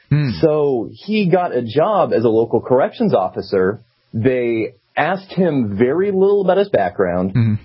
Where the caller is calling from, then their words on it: Ohio, United States; I'm up in Ohio.